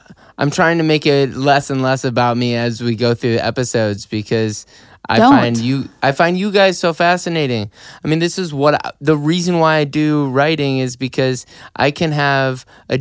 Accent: Chicago, Illinois, United States; now in Los Angeles, United States; I don't go back that often anymore. I've lived in LA for longer than I lived in Chicago.

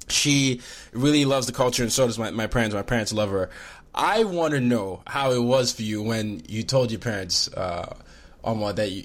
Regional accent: Lagos, Nigeria; I'm from Lagos. My dad will always say you're from Ogun State, Abeokuta, but I claim Lagos. I was born there. That's where I lived most of my elementary school life.

